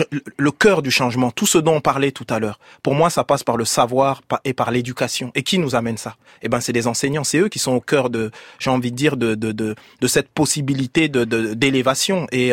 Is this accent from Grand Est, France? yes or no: yes; Strasbourg, Grand Est, France; Strasbourg, ma ville. Strasbourg, je suis un enfant du pays.